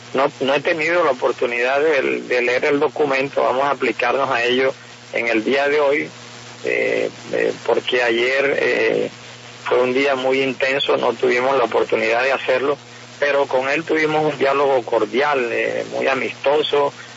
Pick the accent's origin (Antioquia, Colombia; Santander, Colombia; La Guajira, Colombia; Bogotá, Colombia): La Guajira, Colombia; tiene un estilo muy totalmente diferente a como somos nosotros los guajiros